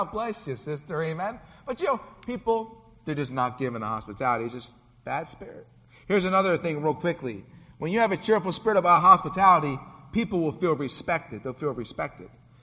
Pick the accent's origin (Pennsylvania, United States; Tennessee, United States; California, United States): Pennsylvania, United States; Philadelphia; I'm from Philadelphia. I grew up in the streets.